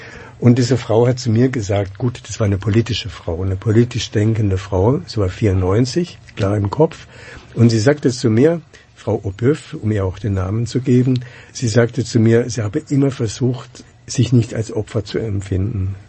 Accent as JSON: {"language": "German", "country": "Germany", "said": "dass ich mich als jemand sehe, der in Deutschland lebt. Gut, ich bin auch Deutscher, aber Es ist ja auch ein Zufall, dass ich in Deutschland geboren bin nach dem Krieg."}